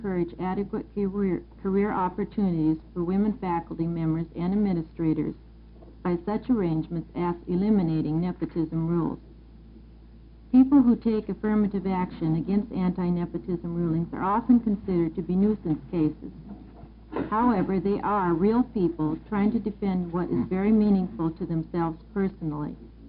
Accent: The Dalles, Oregon, United States; I'm here from the Dalles.

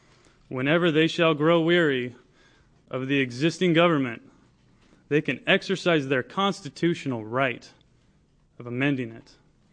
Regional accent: Central Point, Oregon, United States; I'm from Central Point down in Southern Oregon.

